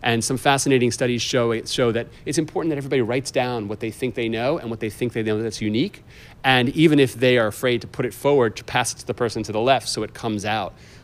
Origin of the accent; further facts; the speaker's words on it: California, United States; I spoke to Steve Kerr, who's the coach of the Golden State Warriors in my hometown, his beloved.